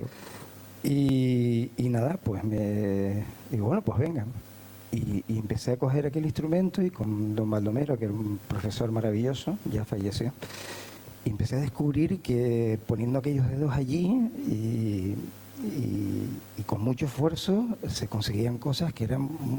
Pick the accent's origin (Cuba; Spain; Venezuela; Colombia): Venezuela; Caracas, Capital District; born there; Nací en Caracas, como muchos de mi generación, en la clínica Concepción Palacios, que era la clínica donde nacían todos los niños de mi época